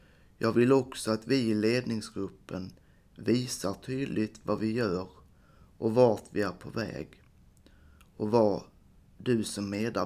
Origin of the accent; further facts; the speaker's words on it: Helsingborg, Skåne, Sweden; Jag är uppvuxen i Helsingborgs kommun. Jag är 44 år